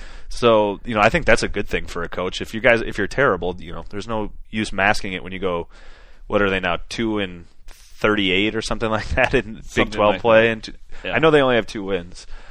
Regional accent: Minnesota, United States; Tyus Jones from my hometown in Minnesota.

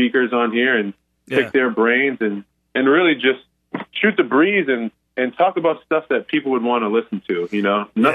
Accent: Northeast, United States; I was like, yeah, I'm from the Northeast. Like, yeah, I thought I could drink. And then I went to school in Iowa.

